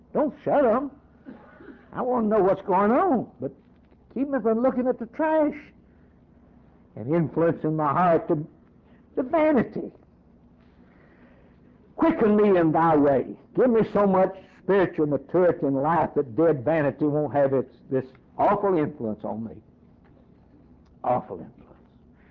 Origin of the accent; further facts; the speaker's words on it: the South, United States; Now, I was raised in the South, and that magazine ain't Southern Living. That's not the way they lived in the South where I grew up.